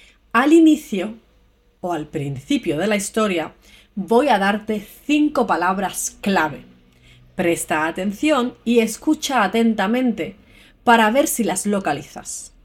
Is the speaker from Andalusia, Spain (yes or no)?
yes; Andalusia, Spain; soy una andaluza muy divertida